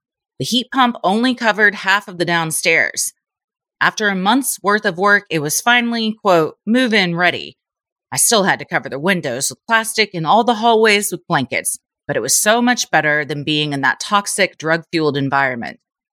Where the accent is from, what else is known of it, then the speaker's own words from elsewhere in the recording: Appalachia, United States; Now, keep in mind, I am from the Appalachian Mountains, where it takes an hour to get to a grocery store, Walmart, any kind of fast food restaurant